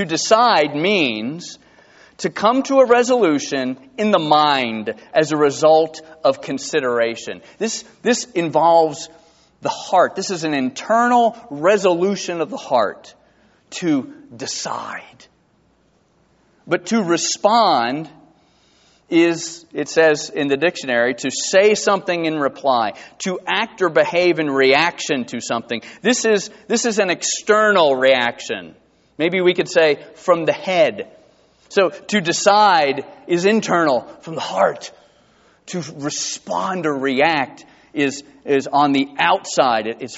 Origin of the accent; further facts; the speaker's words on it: Valdosta, Georgia, United States; I grew up in Valdosta, Georgia. Now, South Georgia gets no respect, okay?